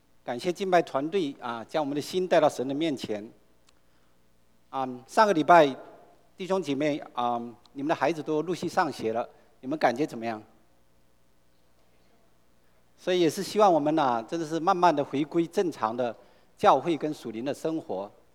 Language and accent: Chinese; China; 对，我是从大陆来的，我们都很清楚。